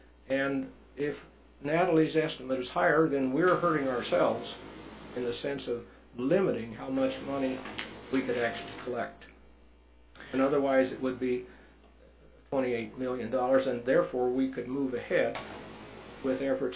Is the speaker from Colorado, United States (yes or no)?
yes; Fort Collins, Colorado, United States; I was born in Fort Collins, so I've lived most of my life in Colorado.